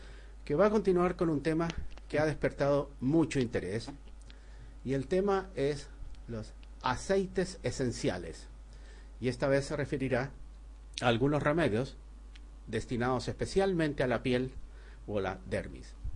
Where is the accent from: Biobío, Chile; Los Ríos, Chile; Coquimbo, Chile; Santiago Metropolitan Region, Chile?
Santiago Metropolitan Region, Chile; Santiago; Saludos amigos … de Santiago de Chile.